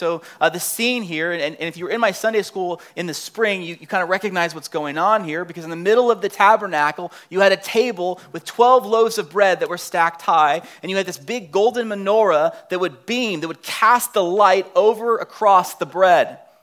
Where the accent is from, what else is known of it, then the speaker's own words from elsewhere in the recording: San Diego, California, United States; I grew up in San Diego, where the baseball player Tony Gwynn was nicknamed Mr. San Diego.